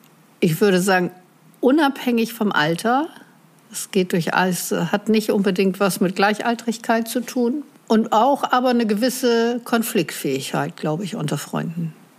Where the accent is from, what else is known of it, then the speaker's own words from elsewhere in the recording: Bremen, Germany; Ich selber bin Bremerin, bin in Bremen geboren und habe nur 3 Jahre meines Lebens in einer anderen Stadt verbracht.